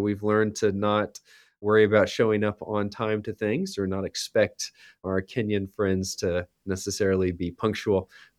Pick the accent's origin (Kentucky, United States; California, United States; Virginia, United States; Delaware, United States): Kentucky, United States; Louisville; So I grew up in Louisville, Kentucky, went away for undergrad and decided it was time to come back to my home state for medical school.